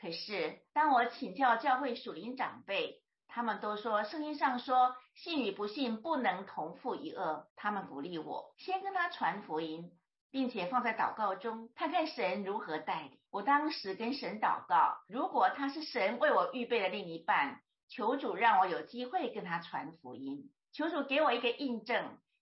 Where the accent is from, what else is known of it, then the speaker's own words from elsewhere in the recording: Yilan County, Taiwan; 我小时候住在台湾宜兰乡下，父母务农，辛苦抚养六个小孩，家境非常的贫穷